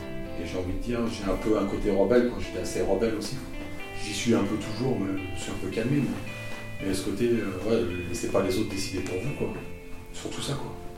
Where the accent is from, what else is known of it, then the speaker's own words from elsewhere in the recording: Lyon, Auvergne-Rhône-Alpes, France; j'étais à Lyon, je suis lyonnais.